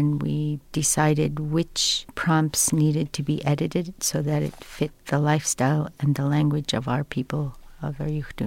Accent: Nunapitchuk, Alaska, United States; now in Bethel, United States; I'm from Nunapichuk originally, but I've been here in Bethel for since 1980s.

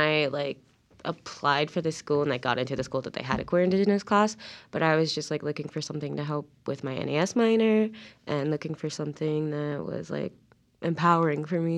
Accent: Chiloquin, Oregon, United States; Even now, like when I go back to Chiloquin, I'm from the Klamath Indian old reservation, Chiloquin, mm-hmm. Oregon.

